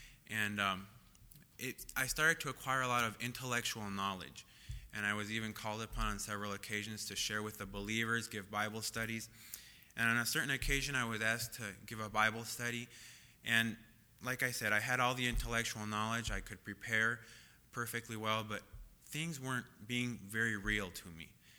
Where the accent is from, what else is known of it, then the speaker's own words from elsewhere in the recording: Mexico; moved away as an adult; I was born in 1984 in Mexico. And up until 6 months ago, I lived in Mexico. I've lived in Mexico all my life until then.